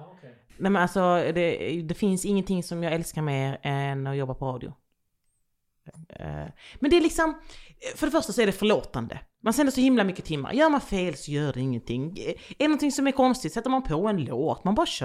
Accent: Jönköping, Jönköping County, Sweden; born or raised there; also born or lived in Västervik

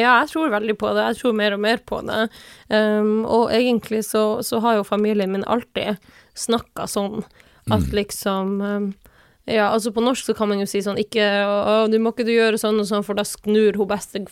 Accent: Tana, Finnmark, Norway; Rastgeisa i Tana, da, der jeg er fra, er jo et av de høyeste fjellene vi har

